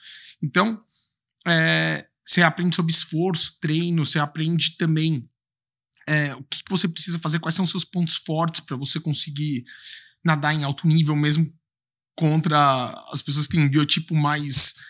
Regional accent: São Paulo, Brazil; Eu sou da Moca, né? Então era perto também da minha casa.

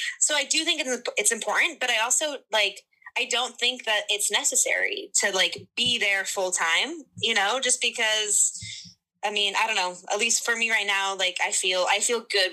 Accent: Arizona, United States; I'm from Arizona, so yeah.

